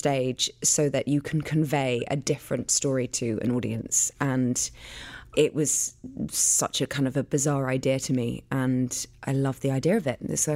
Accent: London, United Kingdom; So I was born and raised in London. My mum is from Manchester, north of England, and she is a motivational speaker.

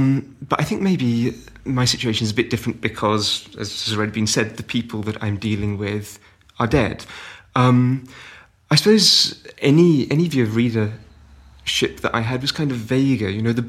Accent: United Kingdom; I'd kind of accumulated growing up in Britain

